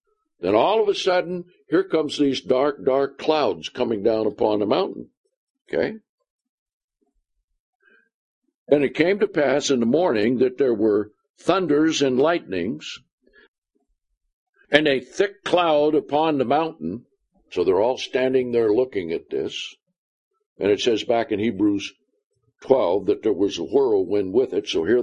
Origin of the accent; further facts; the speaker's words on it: California, United States; I'm from California. I don't know where they are.